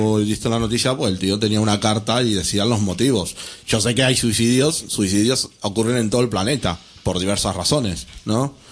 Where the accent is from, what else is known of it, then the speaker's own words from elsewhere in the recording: Argentina; sacándome que yo soy argentino, que tampoco quiero que la gente piense que yo digo esto porque soy de allí